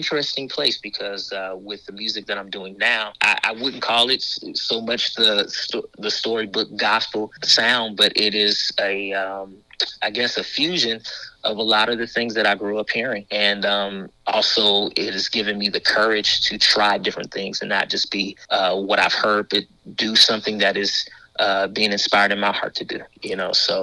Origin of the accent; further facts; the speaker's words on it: Seattle, Washington, United States; I am originally from Seattle with southern roots in Georgia. So my folks are from Georgia, Macon and Valdosta, Georgia. And so I'm a Northwest boy, a city boy